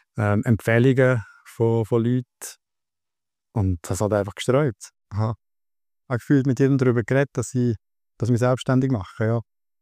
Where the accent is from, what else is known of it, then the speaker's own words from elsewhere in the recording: Aargau, Switzerland; now in Lucerne, Switzerland; Nein, seit einem Jahr im Luzernischen, aber gebürtig und aufgewachsen im Aargau, ja.